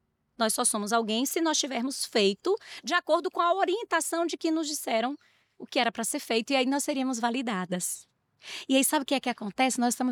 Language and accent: Portuguese; Bahia, Brazil; Eu sou baiana, filha de seu Jadi e Dona Ildete, nascida numa cidade que fica a 530 quilômetros da capital baiana.